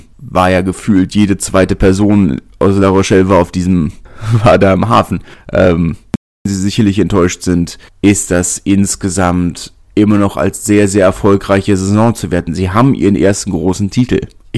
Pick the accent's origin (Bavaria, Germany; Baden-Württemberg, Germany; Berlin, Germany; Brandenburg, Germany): Berlin, Germany; als Berliner würde ich ja auch sagen, wir haben kein Derby mit Königs Wusterhausen.